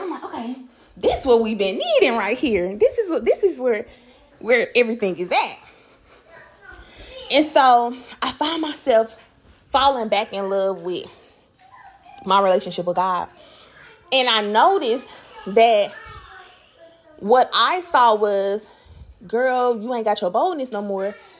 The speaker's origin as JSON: {"language": "English", "town": "Memphis", "region": "Tennessee", "country": "United States", "said": "I'm from North Memphis, okay? I want the hood music."}